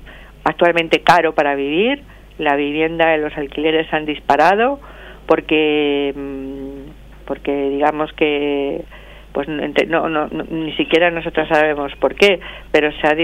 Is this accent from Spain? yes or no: yes; Madrid, Community of Madrid, Spain; now in Lanzarote, Spain; Me vine para casarme con un lanzaroteño y mis hijos han nacido aquí, pero yo procedo de Madrid. Lo digo por el acento, no tengo acento canario.